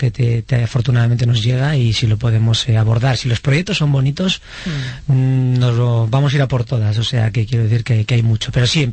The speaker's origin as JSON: {"language": "Spanish", "region": "Basque Country", "country": "Spain", "said": "porque es de Álava, de donde yo soy"}